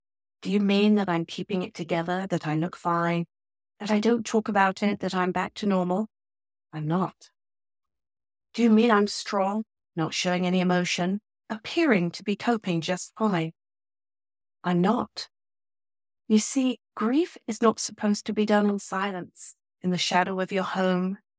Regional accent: England, United Kingdom; No, I'm just quiet. I'm very English and I don't express my emotions out to you, but I'm dying inside.

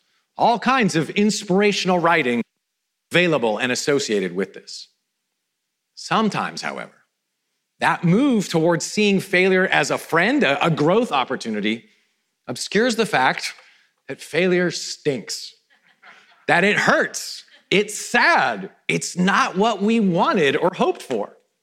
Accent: Vancouver, British Columbia, Canada; retired from the Vancouver Canucks, my hometown team.

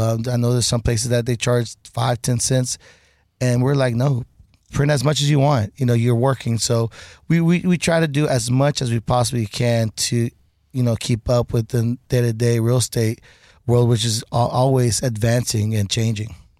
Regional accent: Houston, Texas, United States; I grew up in Heights, so that's been my specialty area.

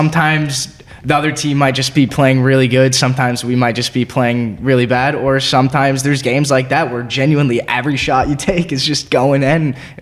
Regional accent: Philadelphia, Pennsylvania, United States; born there; I was born in Philadelphia, so go Flyers.

